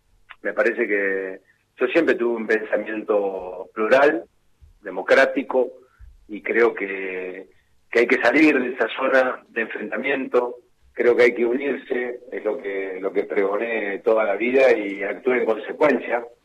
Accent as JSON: {"language": "Spanish", "country": "Argentina", "said": "Somos todos argentinos"}